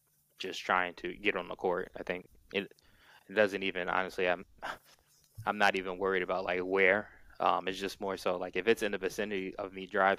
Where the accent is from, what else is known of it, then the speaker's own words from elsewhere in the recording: Bronx, New York, United States; Like 40 minutes. That's where I'm from. I grew up in the Bronx, so like 40 minutes.